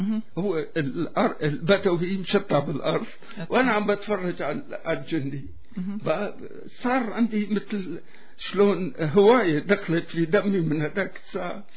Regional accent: Al-Hasakah Governorate, Syria; also born or lived in Aleppo; ولدت بحلب بسنة 1930

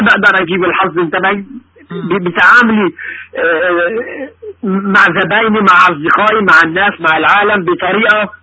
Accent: Syria; أنا واحد من أهل سوريا.

